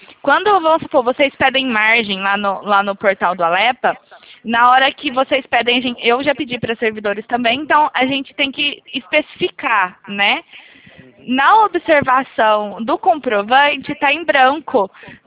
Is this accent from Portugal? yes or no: no; Franca, São Paulo, Brazil; Franca, São Paulo.